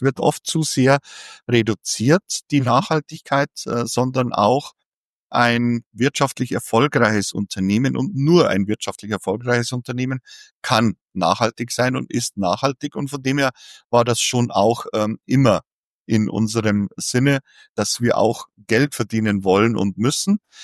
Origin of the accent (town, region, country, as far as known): Bavaria, Germany; now in Kiel, Germany